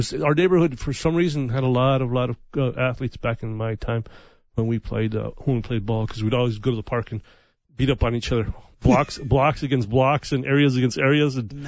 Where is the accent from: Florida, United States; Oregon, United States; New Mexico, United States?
New Mexico, United States; Santa Fe; I grew up in the Del Bellamy area in Santa Fe, New Mexico.